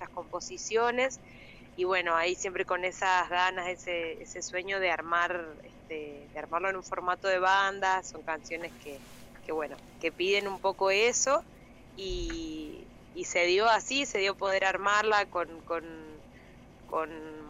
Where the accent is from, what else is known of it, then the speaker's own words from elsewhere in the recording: Esquel, Chubut, Argentina; now in Córdoba, Argentina; yo soy de Esquel, pero bueno, estamos viviendo en Córdoba ahora con mi compañero, con nuestro hijo